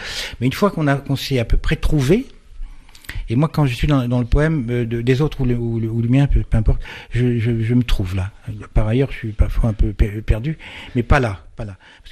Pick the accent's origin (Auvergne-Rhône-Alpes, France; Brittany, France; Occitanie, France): Brittany, France; Je suis breton.